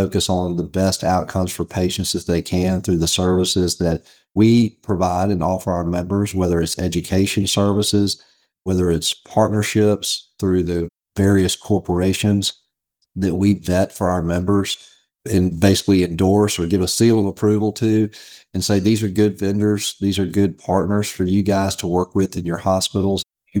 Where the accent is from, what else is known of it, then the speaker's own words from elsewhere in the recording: Memphis, Tennessee, United States; You know, I grew up in Memphis, Tennessee. All my family is from Mississippi Delta. That's where my parents' roots were from, the Mississippi Delta.